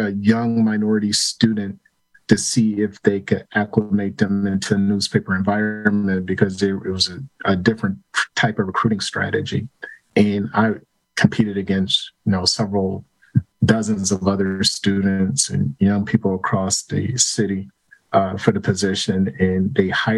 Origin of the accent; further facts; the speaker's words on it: Milwaukee, Wisconsin, United States; also born or lived in New York / Boston; Sure. Well, I was born and raised in Milwaukee. Like I said, I've been here most of my life. I lived in New York for a little while, lived in Boston for a little while, but Milwaukee has been my home for a majority of my life.